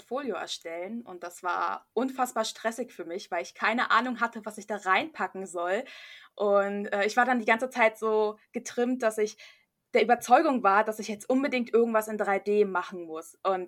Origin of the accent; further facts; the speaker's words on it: Berlin, Germany; Es war in Berlin. Ich bin auch Berlinerin